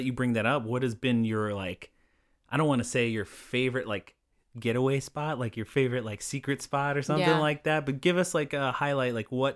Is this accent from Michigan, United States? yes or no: no; Arizona, United States; We want people who love Arizona. And that's why we started this is that I'm from here. I grew up on the Indian reservation up north.